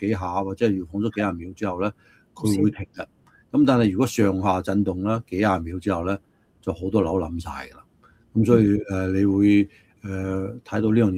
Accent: Guangdong, China; 我哋廣東人或者係呢個講粵語嘅人

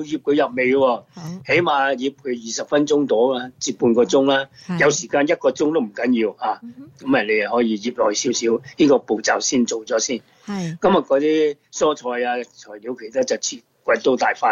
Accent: Guangdong, China; 咁国语佢哋有时叫嗰啲名称咧，就系同我哋广东人叫嘅名称唔同噶吓。

